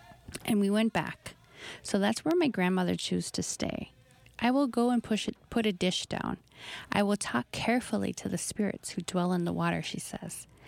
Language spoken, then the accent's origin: English; Leech Lake Reservation, Minnesota, United States; It's there where I was raised on the Leech Lake Reservation